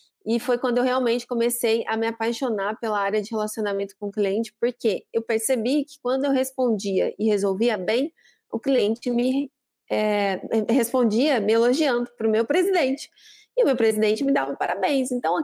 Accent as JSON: {"language": "Portuguese", "town": "Campinas", "region": "São Paulo", "country": "Brazil", "tie": "born or raised there", "lives_now": "São Paulo, Brazil", "said": "a minha história, ela começa em Campinas. Eu sou campineira, moro em São Paulo hoje, mas nasci, cresci, estudei, trabalhei por muito tempo em Campinas."}